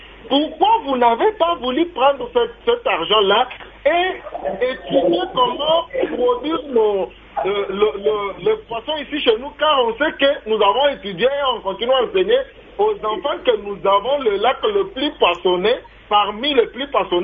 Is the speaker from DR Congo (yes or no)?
yes; Kabinda, Lomami, DR Congo; comment la malnutrition frappe les enfants chez moi à Kabinda.